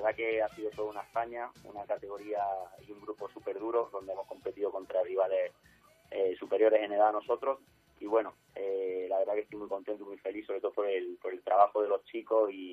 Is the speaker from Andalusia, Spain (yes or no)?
no; Community of Madrid, Spain; Nosotros, como madrileños